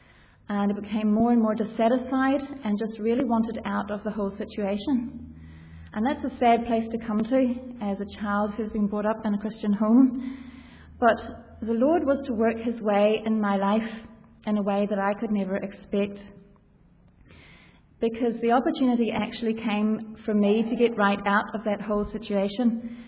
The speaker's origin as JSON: {"language": "English", "town": "Rotorua", "region": "Bay of Plenty", "country": "New Zealand", "tie": "born or raised there", "lives_now": "Northern Ireland", "said": "I'm originally from New Zealand, so right the other side of the world. Married to a Frenchman and living in Ulster."}